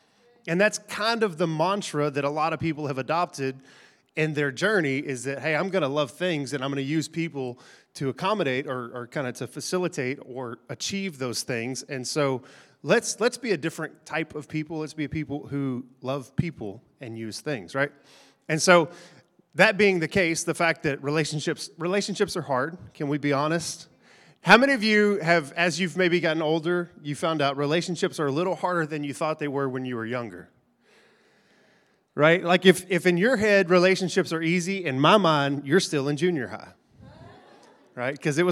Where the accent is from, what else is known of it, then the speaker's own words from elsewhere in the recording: Diana, Texas, United States; So Shelly and I, we grew up in Diana, just north of Longview.